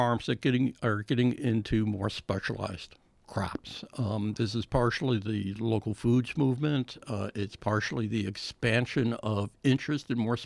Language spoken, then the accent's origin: English; Illinois, United States; I grew up in Illinois, and it was basically corn and beans.